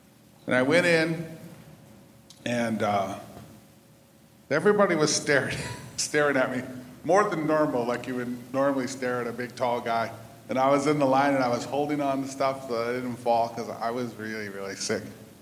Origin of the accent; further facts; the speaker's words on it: Texas, United States; I'm from West Texas. I've never been sick. And I'm not going to be sick now.